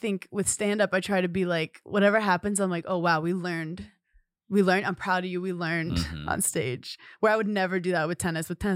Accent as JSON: {"language": "English", "region": "New York", "country": "United States", "said": "not to get all woo-woo LA because I'm a New Yorker"}